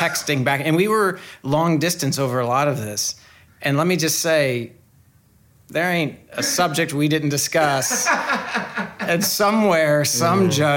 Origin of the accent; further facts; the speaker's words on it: United States; As an American, because our country is so young, we treasure things like exposed brick